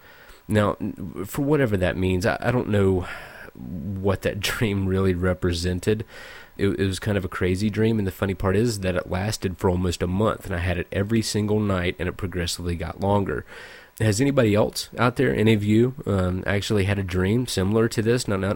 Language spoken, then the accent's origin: English; Virginia, United States; I'm from Virginia. There's, you know, a good amount of mountains that way.